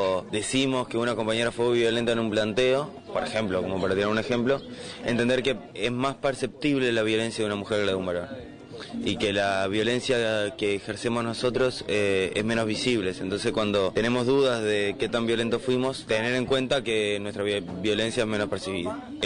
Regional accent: Montevideo, Uruguay; soy de Montevideo

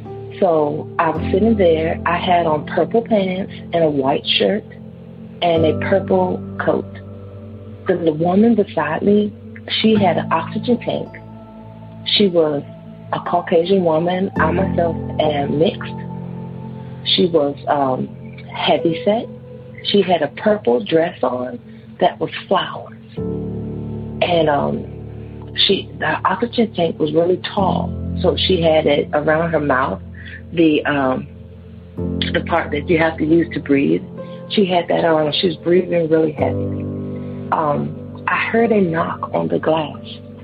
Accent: Washington, District of Columbia, United States; I'm from Washington, D.C.

